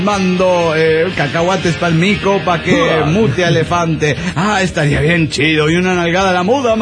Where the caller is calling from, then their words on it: Mexico City, Mexico; del DF mexicano.